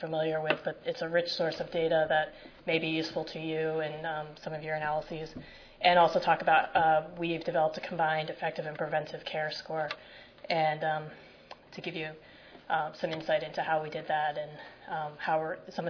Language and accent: English; Portland, Maine, United States; I'm from Portland, Maine, and I work for a company called OnPoint Health Data.